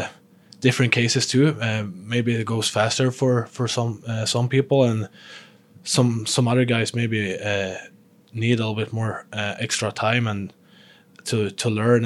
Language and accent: English; Sweden; I came from still living with my parents back home in Sweden. Still living in my hometown in my where I lived my whole life